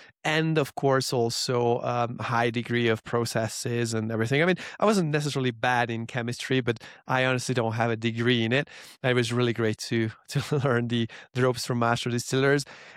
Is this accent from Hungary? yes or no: yes; Hungary; English is a second language; moved away as an adult; now in Mexico; I'm actually from Hungary originally. I came to Mexico over 10 years ago